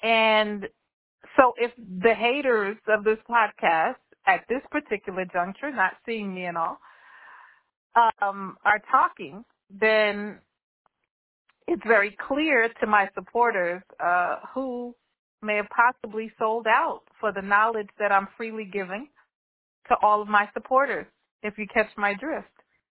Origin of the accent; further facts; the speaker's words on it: New York, United States; I'm from the Bronx, so right out of the Bronx.